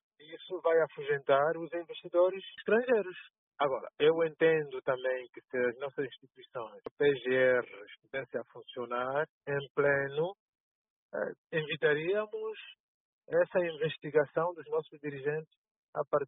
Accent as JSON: {"language": "Portuguese", "country": "Angola"}